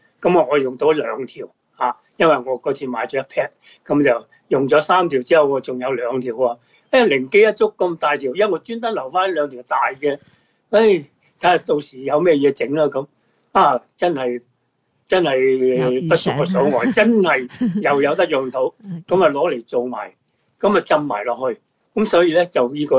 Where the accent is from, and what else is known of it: China